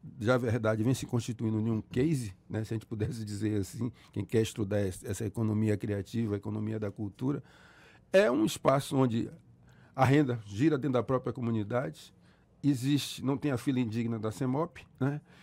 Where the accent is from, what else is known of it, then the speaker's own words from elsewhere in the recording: Bahia, Brazil; Eu sou do Garcia e os trios passavam na frente da entrada da casa da minha avó, né?